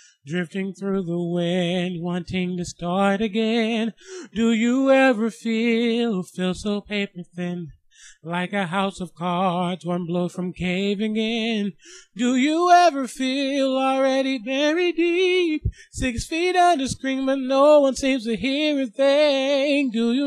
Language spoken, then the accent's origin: English; St. Louis, Missouri, United States; I am from St. Louis, Missouri.